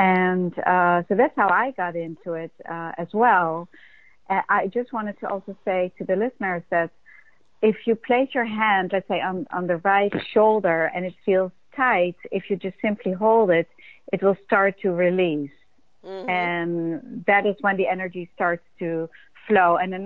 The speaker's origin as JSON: {"language": "English", "country": "Netherlands", "second_language": "English", "moved": "as an adult", "lives_now": "New York, United States", "said": "I was a dancer. I came from Holland at 18 to be a dancer in New York"}